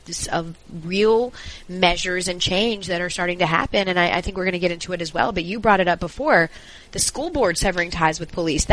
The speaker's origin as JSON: {"language": "English", "region": "the South", "country": "United States", "tie": "born or raised there", "said": "this is in particular of interest to me growing up in the South and sort of what the Confederacy means"}